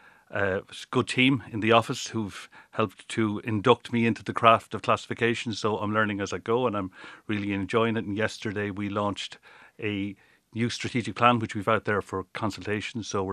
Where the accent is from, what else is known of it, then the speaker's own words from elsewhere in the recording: Mountrath, County Laois, Ireland; Well, I'm originally from Mount Rattan, County Leash